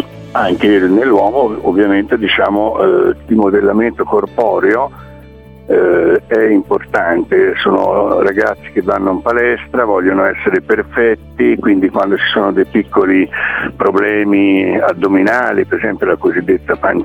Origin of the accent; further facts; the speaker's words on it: Tuscany, Italy; io sono toscano, lavoro soprattutto in Toscana